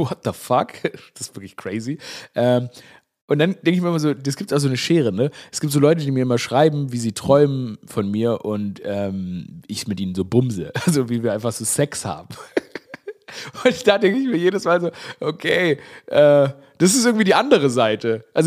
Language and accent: German; Stuttgart, Baden-Württemberg, Germany; Und ich komme ja, ich meine, aus Stuttgart, die Schwaben, die sagen Aurel.